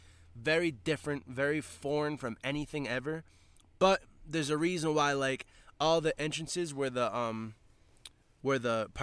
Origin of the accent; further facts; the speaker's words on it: New England, United States; because we're from New England, we've become, like, very big national park enthusiasts.